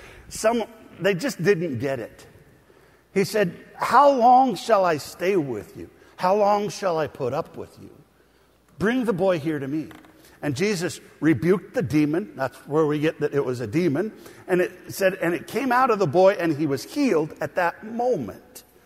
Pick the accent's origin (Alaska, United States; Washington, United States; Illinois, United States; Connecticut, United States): Washington, United States; Vancouver; I grew up in Vancouver, so I was real close.